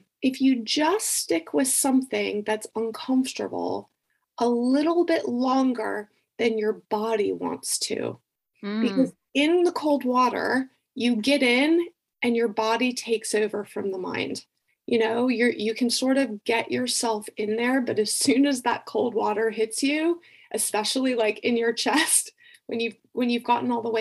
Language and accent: English; Florida, United States; most of my swimming has actually been done in Scotland, but I'm from Florida, Lizzie.